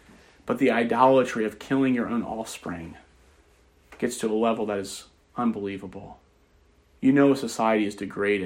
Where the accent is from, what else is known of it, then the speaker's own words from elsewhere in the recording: United States; born there; I'm thankful I was born in America. I'm not an American basher. I'm thankful I was born in America.